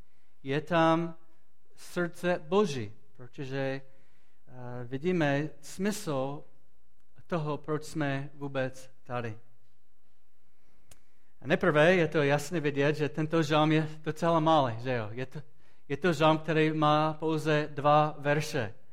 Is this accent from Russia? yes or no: no; Florida, United States; Czech is a second language; now in Czech Republic; když říkám z Floridy, říkají, co tady děláš. A proč bych chtěl tady bydlet s rodinou, když jsem z Floridy.